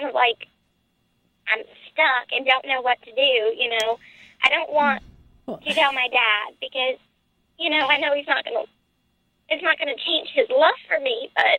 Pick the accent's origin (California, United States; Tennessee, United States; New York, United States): New York, United States; I'm not from Georgia. I grew up in New York.